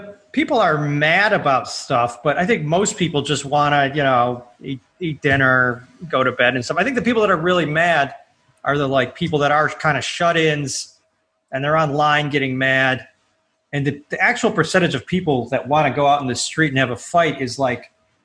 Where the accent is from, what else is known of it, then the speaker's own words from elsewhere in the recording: Michigan, United States; A bunch of people in Michigan, my home state, walked to their guns to the state capitol